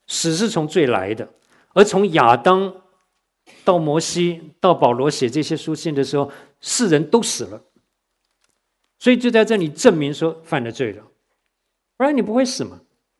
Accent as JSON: {"language": "Chinese", "country": "Taiwan", "lives_now": "United States", "said": "我说像我从台湾来， 我说如果有一天我的同学突然从台湾来这里看我"}